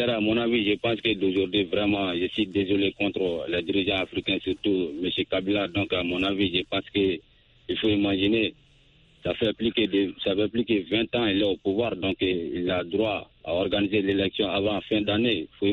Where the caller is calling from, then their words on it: Sonikeni, Mali; je vous appelle depuis dans mon village natal à Sonikeni.